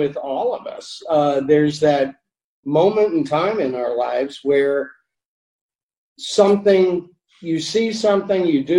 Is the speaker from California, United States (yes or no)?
no; Orlando, Florida, United States; now in Tampa, United States; Oh yeah, I grew up in Orlando.